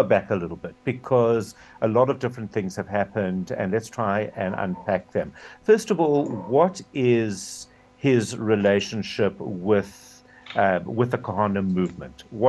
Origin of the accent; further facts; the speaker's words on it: South Africa; maybe as a South African, I just absolutely recoil from even that type of language.